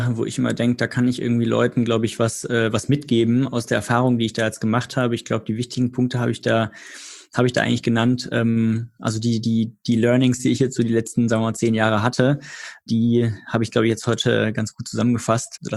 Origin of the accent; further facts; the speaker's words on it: Freiburg, Baden-Württemberg, Germany; ich bin witzigerweise dann über meine Heimatstadt Freiburg gefahren